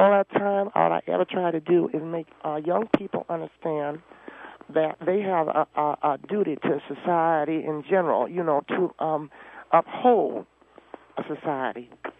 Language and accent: English; the South, United States; I'm from the South. I know that's what I eat all the time.